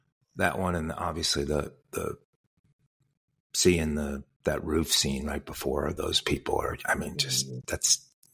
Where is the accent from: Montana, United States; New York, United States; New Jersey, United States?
New York, United States; New York City; you're forever connected to it because of where you grew up